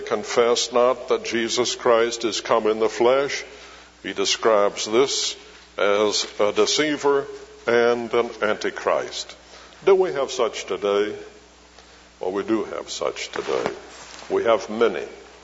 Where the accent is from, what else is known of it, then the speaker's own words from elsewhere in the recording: Birmingham, Alabama, United States; born there; But I was born in Birmingham. And we emphasize that ham over in Alabama.